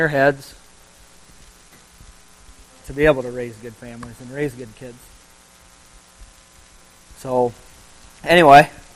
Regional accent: Iowa, United States; from Iowa.

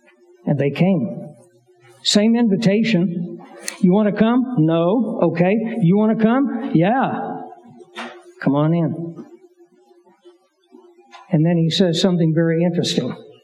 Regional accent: United States; I am an American. I am free.

